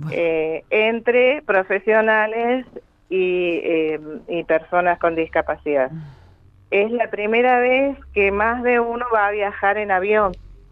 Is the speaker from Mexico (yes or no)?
no; Allen, Río Negro, Argentina; born there; Yo nací en Allen.